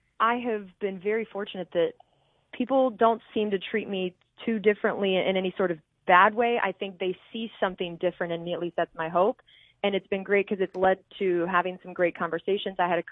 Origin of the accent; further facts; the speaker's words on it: Dallas, Texas, United States; I grew up in Dallas.